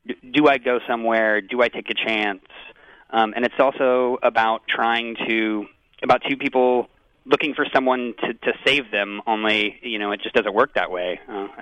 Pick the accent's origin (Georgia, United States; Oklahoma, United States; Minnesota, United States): Oklahoma, United States; Tulsa; It absolutely is a love letter to Tulsa. I grew up in Tulsa, and I went to an acting school in New York and L.A.